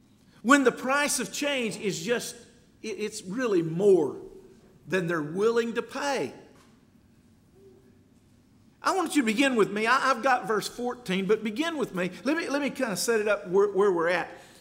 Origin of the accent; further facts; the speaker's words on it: El Paso, Texas, United States; It's kind of like when I grew up in El Paso. Everybody knew everybody back then.